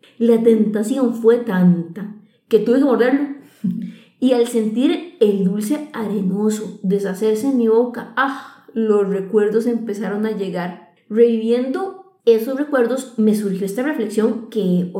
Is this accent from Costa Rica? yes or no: yes; Costa Rica; Mil y yo somos de Costa Rica.